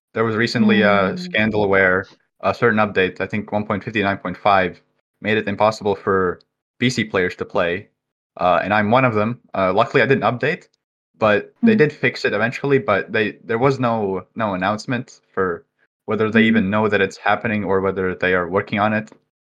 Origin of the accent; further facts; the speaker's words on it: Latvia; So I am from Latvia, for anyone who doesn't know.